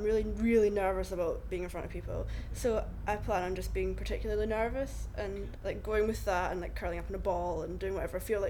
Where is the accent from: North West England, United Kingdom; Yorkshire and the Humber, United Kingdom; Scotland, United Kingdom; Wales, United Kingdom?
Scotland, United Kingdom; Edinburgh; now in Brighton, United Kingdom; I was born in Edinburgh and lived in Scotland all my life, went to uni in Stirling, moved down to Brighton about last October